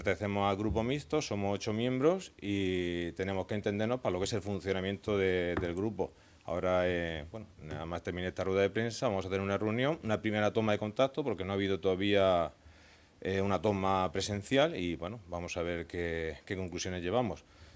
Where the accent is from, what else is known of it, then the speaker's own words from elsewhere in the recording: Murcia, Region of Murcia, Spain; somos de Murcia, nuestros hijos han nacido aquí y queremos seguir viviendo aquí.